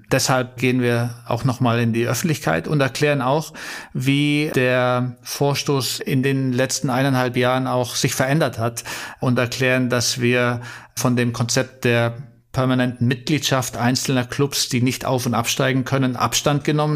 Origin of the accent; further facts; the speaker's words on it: Bavaria, Germany; ich bin im Allgäu aufgewachsen